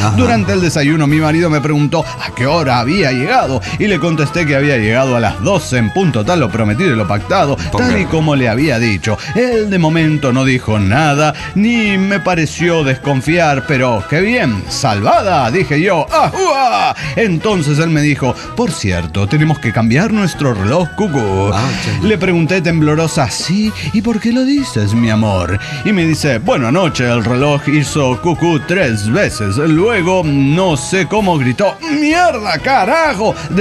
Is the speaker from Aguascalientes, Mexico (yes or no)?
no; Sonora, Mexico; de Sonora, México.